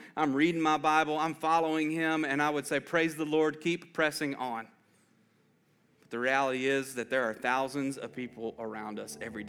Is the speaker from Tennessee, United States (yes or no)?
yes; Lebanon, Tennessee, United States; And I'm from Lebanon, been here my entire life. She's from Mount Juliet. So we've been in the Middle Tennessee area our entire life.